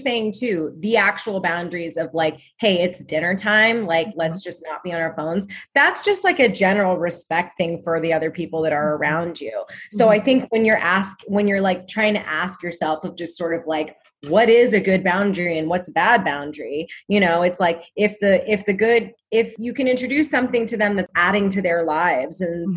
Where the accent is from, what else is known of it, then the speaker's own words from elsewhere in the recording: Oregon, United States; Yes, I'm from Oregon too.